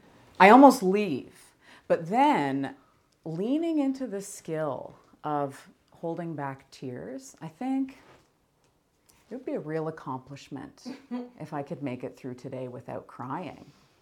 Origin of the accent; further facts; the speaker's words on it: London, Ontario, Canada; I went to Variety Cafe in my hometown of London with the following plan.